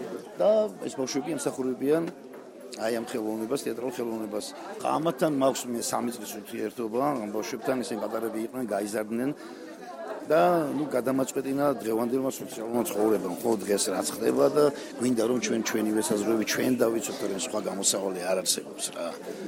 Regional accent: Khulo, Adjara, Georgia; now in Tbilisi, Georgia; მე თვითონ აჭარელი ვარ, ხულდან, ხულველი კაცი ვარ. ეხლა მოვაწეობ თბილისში.

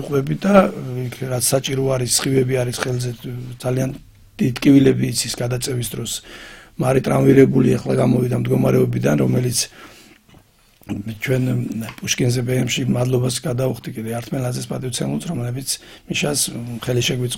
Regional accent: Didachara, Adjara, Georgia; მე გავიზარდე რაიონში სოფელ დიდაჭარაში

